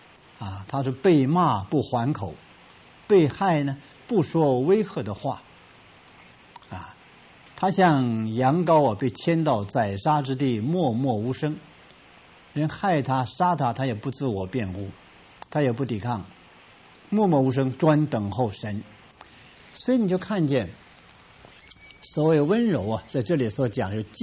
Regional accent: China; 我们中国人懂得这个道理，所谓柔能克刚啊

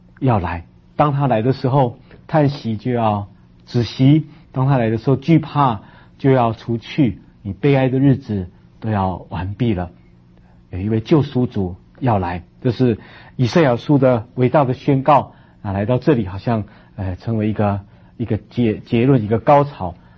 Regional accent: China; 我们中国人认为运可以改，命没办法改

